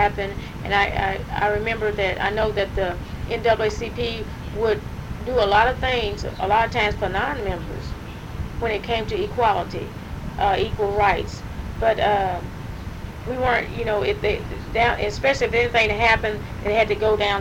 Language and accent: English; Henderson, United States; Of course, integration had already begun in my hometown in Henderson.